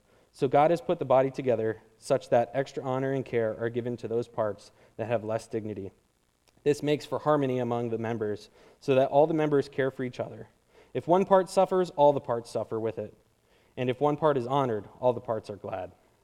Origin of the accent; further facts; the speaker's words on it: Jersey Shore, Pennsylvania, United States; Okay, so I grew up in Jersey Shore, and my parents are missionaries as well. And so I grew up down at Wyoming down there.